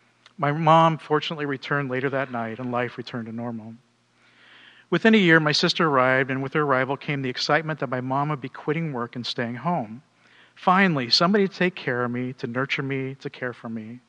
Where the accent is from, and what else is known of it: The Dalles, Oregon, United States; born there